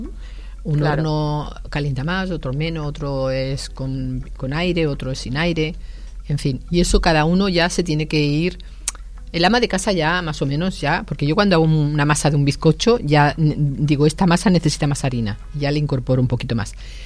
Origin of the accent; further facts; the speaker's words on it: Alameda, Andalusia, Spain; Y en mi pueblo, en Málaga, en Alameda, le llamamos tortillas.